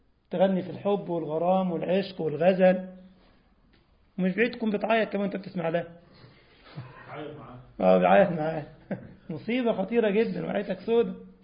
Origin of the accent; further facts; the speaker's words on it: Egypt; عندنا في مصر لك شات يعني الاكله ما تحطه على النار ويتفحم